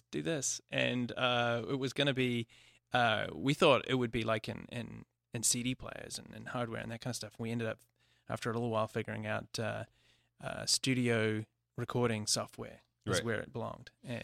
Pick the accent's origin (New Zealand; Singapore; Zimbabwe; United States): New Zealand; Auckland; also born or lived in South Africa / Australia; So I'm from New Zealand, born and raised. Actually, moved around a little bit when I was quite young. Lived in South Africa for a couple of years and Australia for a year. And settled in Auckland, New Zealand.